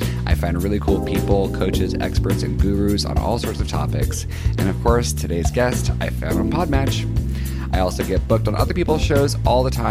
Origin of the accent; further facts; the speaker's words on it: Visalia, California, United States; That's like me saying I'm from Visalia, but sometimes I'll just tell people I'm from Fresno because no one knows where Visalia is.